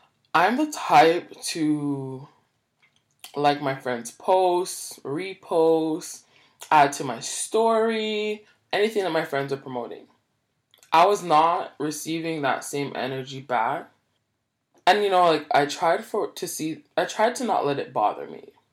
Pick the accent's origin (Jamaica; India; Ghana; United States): Jamaica; So I'm Jamaican.